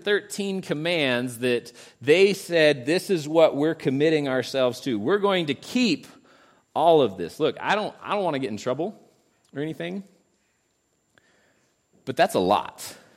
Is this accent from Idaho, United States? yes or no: yes; Idaho, United States; because I grew up in Idaho, that it probably peaked elsewhere about 20 years before that.